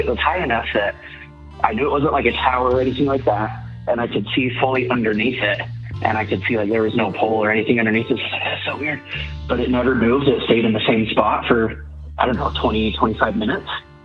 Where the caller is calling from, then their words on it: Utah, United States; calling from Utah.